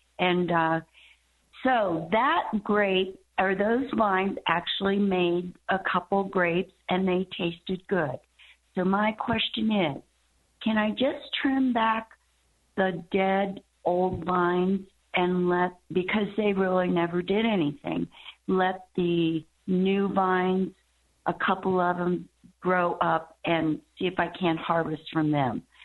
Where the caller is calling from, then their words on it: Fort Collins, Colorado, United States; I'm calling from Fort Collins, Colorado.